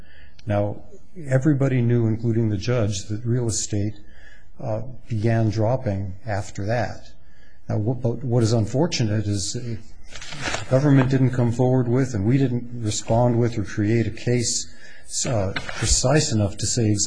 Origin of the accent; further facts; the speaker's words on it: Boise, Idaho, United States; from Boise, Idaho. I practice in Boise